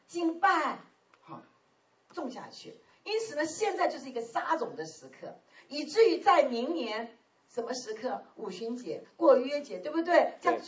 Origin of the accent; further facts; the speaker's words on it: China; 就好像我们中国人过年一样。哦，我们中国人吃1个月啊